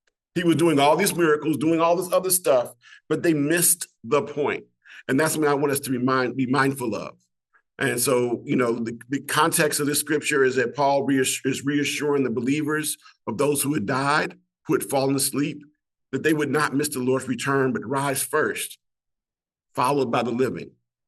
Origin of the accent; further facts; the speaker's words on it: Chicago, Illinois, United States; So, like I said, I grew up in Chicago. Every block is an eighth of a mile. Everything is set up this way. It's a grid.